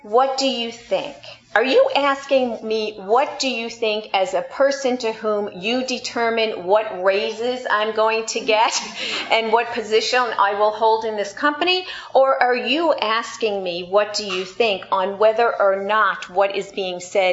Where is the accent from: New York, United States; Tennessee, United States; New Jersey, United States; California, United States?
New York, United States; I'm a New Yorker, and I can be a little sarcastic sometimes.